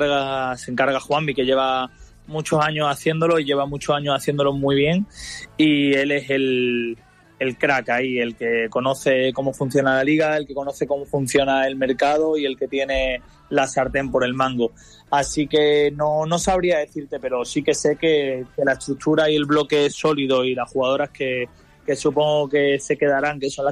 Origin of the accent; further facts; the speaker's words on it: Andalusia, Spain; now in Valencian Community, Spain; yo que vengo de Andalucía, aquí en la Comunidad Valenciana